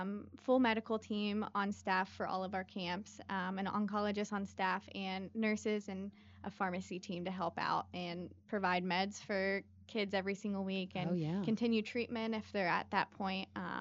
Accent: Louisville, Kentucky, United States; I'm from Louisville. Okay. I grew up in the Middletown area.

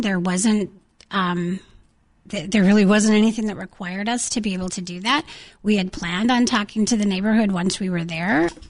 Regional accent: North Dakota, United States; Both the VP and I are born and raised in North Dakota. We've lived here our whole life. Moved away a little bit for graduate school and then moved back.

